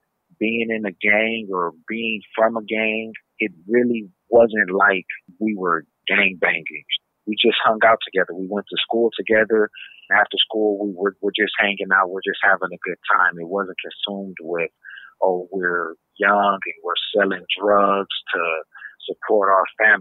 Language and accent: English; Los Angeles, California, United States; I'm from Los Angeles, California.